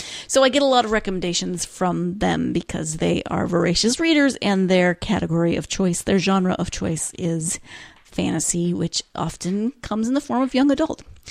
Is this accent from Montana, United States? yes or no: yes; Montana, United States; that's a whole culture that growing up in Montana is very different from where my growing up experience.